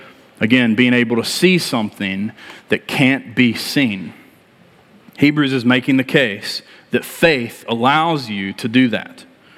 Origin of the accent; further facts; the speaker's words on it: West Virginia, United States; born there; I was born in West Virginia, probably like most of y'all